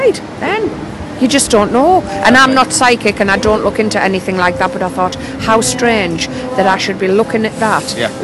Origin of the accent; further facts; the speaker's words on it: Durham, North East England, United Kingdom; I'm from Durham.